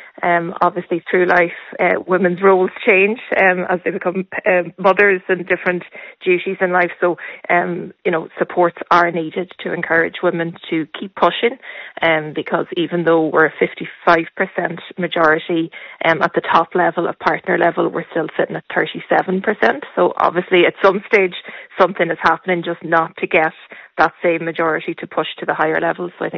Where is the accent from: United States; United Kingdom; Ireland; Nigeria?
Ireland; Ulster; moved away as an adult; now in Sligo, Ireland; It wasn't something I could source locally in Donegal, in my hometown, so it meant leaving at 21 and coming to Sligo